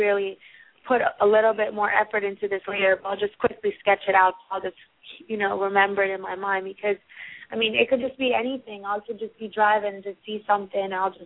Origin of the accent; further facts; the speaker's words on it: Miami, Florida, United States; also born or lived in Kingston, Jamaica; Well, I'm originally from Kingston, Jamaica, but I was raised here in Miami.